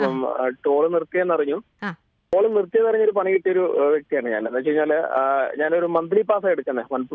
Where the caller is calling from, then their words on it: Kundannoor, Kerala, India; ഞാൻ കുണ്ടന്നൂരിൽ നിന്നാ വിളിക്കുന്നത്